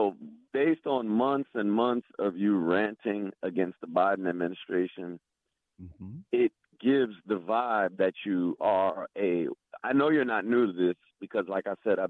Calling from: Fort Washington, Maryland, United States; I'm calling from Fort Washington, Maryland.

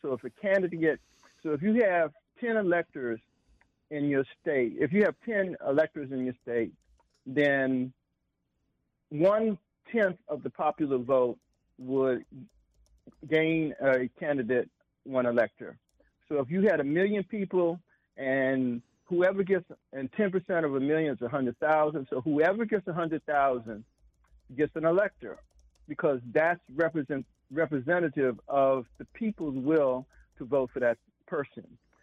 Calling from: District of Columbia, United States; Good evening. … from Southeast.

